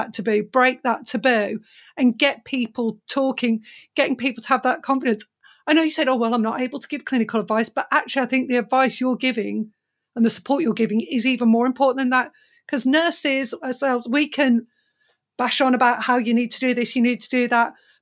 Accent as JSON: {"language": "English", "town": "Birmingham", "region": "West Midlands", "country": "United Kingdom", "said": "And I told you that I'm from the Birmingham area. And I came across a lot of different cultures and diversities."}